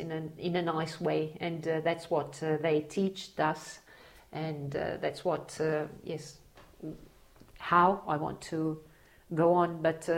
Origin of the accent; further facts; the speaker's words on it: Australia; born there; English is a second language; And I always say, I was born in Australia. I'm proud of it.